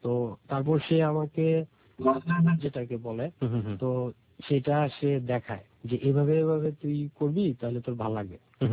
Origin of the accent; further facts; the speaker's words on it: Mymensingh, Mymensingh Division, Bangladesh; আমি এসেছি ময়মনসিংহ থেকে।